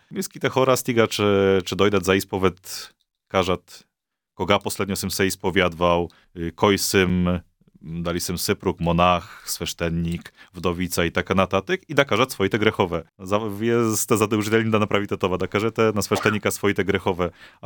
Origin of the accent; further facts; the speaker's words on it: Poland; Bulgarian is a second language; съм поляк, а трябва да се изповядвам на български.